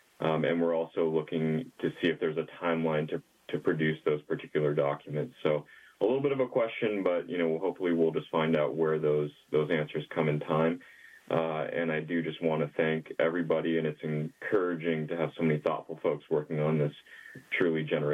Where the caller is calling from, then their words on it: Ventura, California, United States; I'm calling in from Ventura, and I'm with the Nature Conservancy.